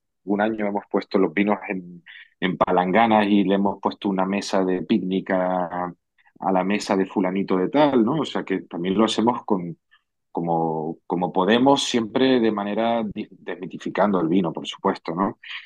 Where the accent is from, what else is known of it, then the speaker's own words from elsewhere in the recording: Canary Islands, Spain; es un nombre típico de aquí, de Canarias, ¿no? De los aborígenes.